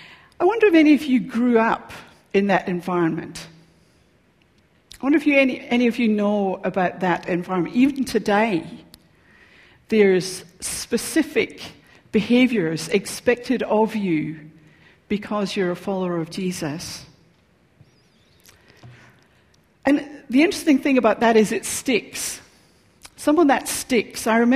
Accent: Scotland, United Kingdom; But I grew up in Scotland, and I went to school and university there.

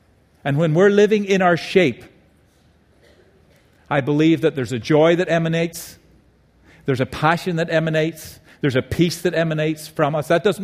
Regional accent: Ireland; growing up in Ireland, I could see how we got there

